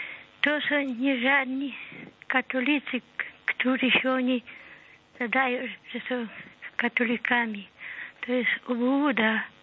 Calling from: Lublin Voivodeship, Poland; Ja z Lubelskiego

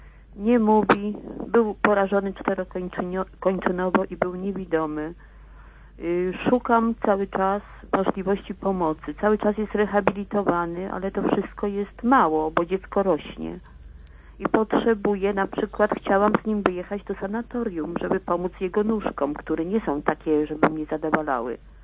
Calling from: Łódź, Łódź Voivodeship, Poland; dzwonię z Łodzi.

